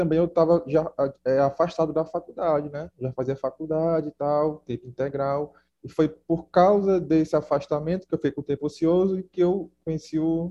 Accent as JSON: {"language": "Portuguese", "town": "Brasília", "region": "Federal District", "country": "Brazil", "moved": "yes", "lives_now": "Fortaleza, Brazil", "said": "Eu atualmente moro aqui em Fortaleza, Ceará, mas eu sou de Brasília, né, mano? Eu vim morar aqui já faz um tempinho já, com a minha mãe."}